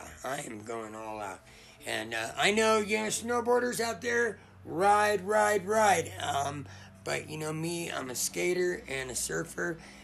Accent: Los Angeles, California, United States; I mean, I grew up in Los Angeles with earthquakes

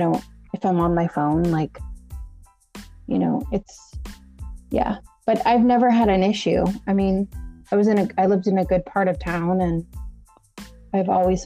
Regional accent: United States; So as an American, they just assume money.

